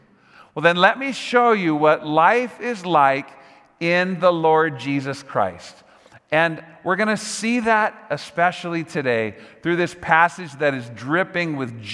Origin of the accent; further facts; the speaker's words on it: Sun Valley, California, United States; We never saw them growing up in Southern California. But my mom's Italian parents, they were just 5 minutes away growing up in Sun Valley.